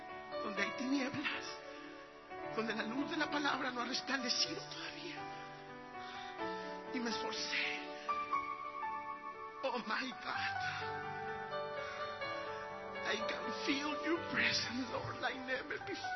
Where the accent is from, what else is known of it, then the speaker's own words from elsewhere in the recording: Veracruz, Mexico; also born or lived in Villahermosa; now in Mérida, Mexico; Nací en Villahermosa, Tabasco, toda mi vida estuve en Veracruz y hoy vivo en Mérida, Yucatán.